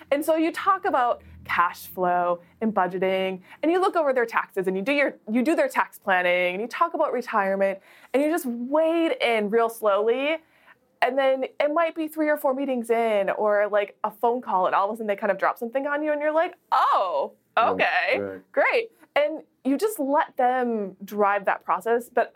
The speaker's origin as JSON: {"language": "English", "region": "North Dakota", "country": "United States", "said": "But I'm also from North Dakota, so that's like a suck it up and just like pull your life together and move on."}